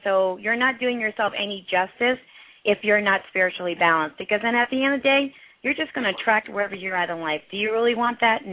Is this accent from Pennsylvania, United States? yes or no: yes; Philadelphia, Pennsylvania, United States; Yeah, I'm from Philly, so we used to go there every year.